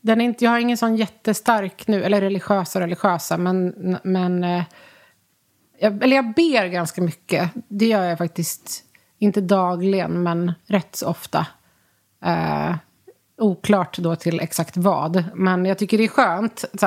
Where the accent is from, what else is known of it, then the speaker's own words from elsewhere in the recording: Dalarna County, Sweden; jag är ju från Dalarna, och vi var ganska mycket ute i skogen och åkte skidor